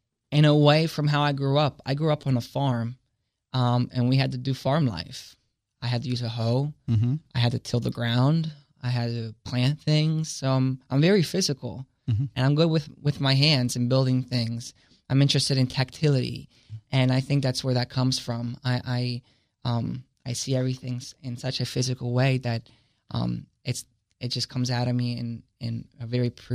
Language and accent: English; Italy; even though I come from Italy and it's a Catholic-based society culture